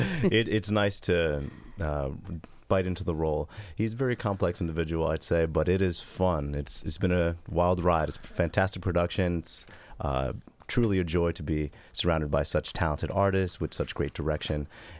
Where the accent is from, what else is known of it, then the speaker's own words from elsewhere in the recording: Waterbury, Connecticut, United States; Okay, I am from Waterbury, Connecticut.